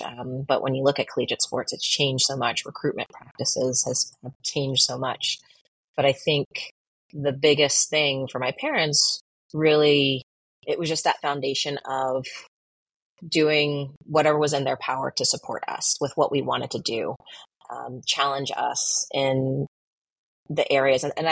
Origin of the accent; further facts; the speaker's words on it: Virginia Beach, Virginia, United States; But born and raised Virginia Beach, grew up there